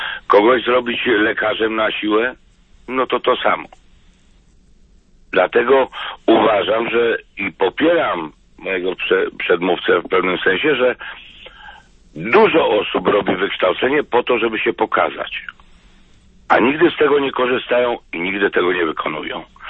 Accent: southern Poland, Poland; Akurat ja pochodzę z rodziny mocno katolickiej, z południa Polski.

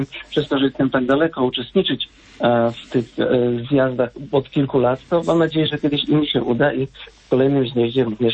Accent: Krzyżewo Borowe, Masovian Voivodeship, Poland; ja pochodzę z Krzyżewa Borowego, z tej wioski, gdzie jest kaplica, o której tutaj było mówione. … To są właśnie od Piłusa, który przywędrował z Chodkowa na Krzyżewa gdzieś dużo, dużo wcześniej, jeszcze przed wojną.

